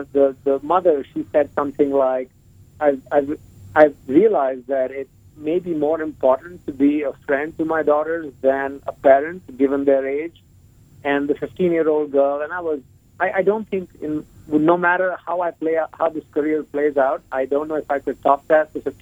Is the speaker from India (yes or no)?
yes; India; also born or lived in Europe; now in United States; I grew up in India. I've spent a bit more than a decade in the U.S. I've lived in Europe as well.